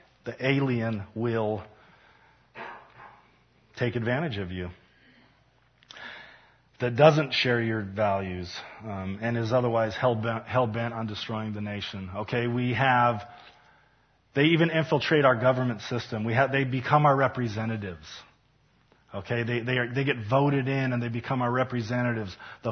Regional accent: Utah, United States; I grew up in Utah. We had a very heavy Hispanic population there growing up.

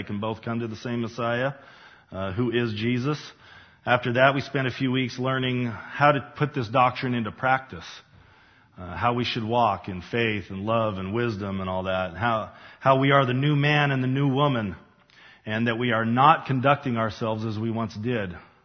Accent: Utah, United States; When I was growing up, she used to tell me a story because, you know, we come from Utah. There's a ton of Mormons there.

